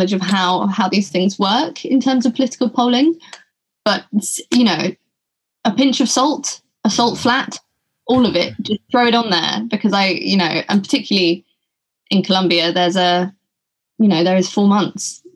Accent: United Kingdom; as a Brit, as a fellow Brit

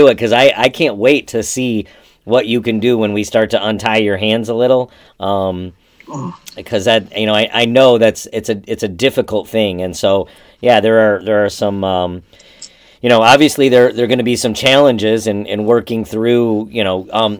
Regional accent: United States; accent: American; I got my American accent

